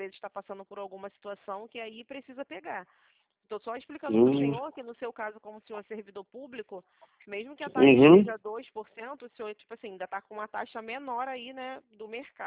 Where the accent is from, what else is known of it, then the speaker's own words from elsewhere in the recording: Rio de Janeiro, Brazil; also born or lived in Bahia; Na verdade, eu sou baiana, né? Moro no Rio